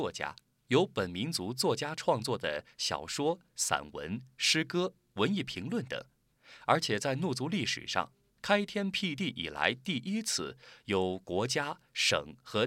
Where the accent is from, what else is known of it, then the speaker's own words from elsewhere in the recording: Gongshan, Yunnan, China; 我的故乡坐落在群山层层环抱的大山深处，贡山独龙族怒族自治县彭当乡迪麻洛行政村才当村。那里山清水秀，环境优美